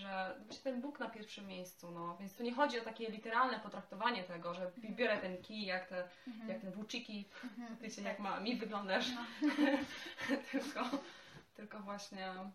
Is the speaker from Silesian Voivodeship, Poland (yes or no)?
yes; Silesian Voivodeship, Poland; ja jestem ze Śląska